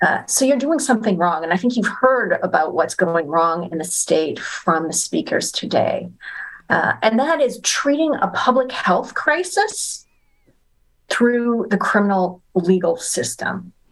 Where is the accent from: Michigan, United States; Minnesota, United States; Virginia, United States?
Michigan, United States; You know, I was frankly shocked, and I'm from Michigan, so I'll fully confess this.